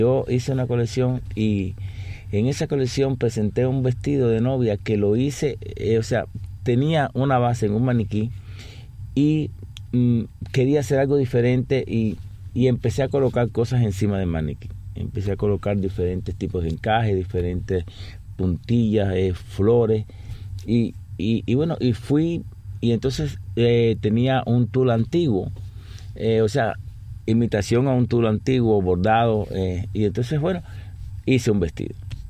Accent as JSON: {"language": "Spanish", "country": "Cuba", "moved": "yes", "said": "como ya me fui de Cuba, que era el lugar que lo ata más a uno"}